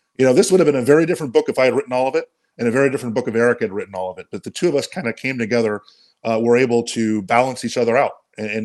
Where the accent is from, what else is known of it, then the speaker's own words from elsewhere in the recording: Miami, Florida, United States; Well, this is going home for me. Miami's my hometown. I grew up there, spent the majority of my formative years in Miami.